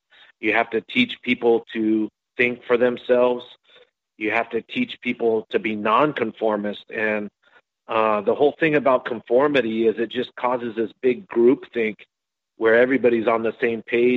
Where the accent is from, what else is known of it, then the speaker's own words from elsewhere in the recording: Nevada, United States; I'm from Nevada